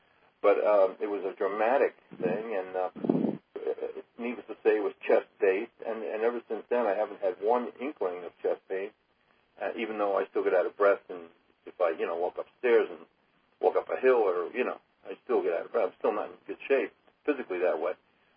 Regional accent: New York, United States; And, of course, being a New Yorker, I said, well, what do you charge later on?

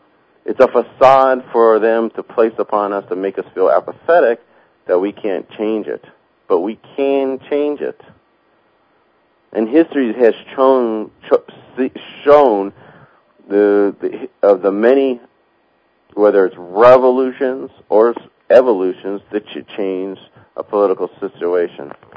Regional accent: United States; It's your obligation, not only as an American, but as a human being

